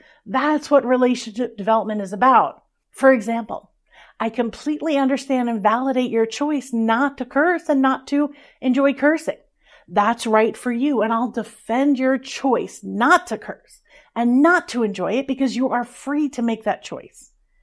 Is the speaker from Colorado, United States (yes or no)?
no; New Jersey, United States; I curse. I'm a regular person. In fact, I'm from New Jersey, so maybe a little bit less than regular.